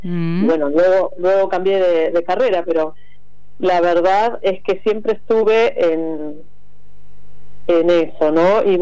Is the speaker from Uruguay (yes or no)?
yes; Rivera, Uruguay; born there; Yo nací en Rivera.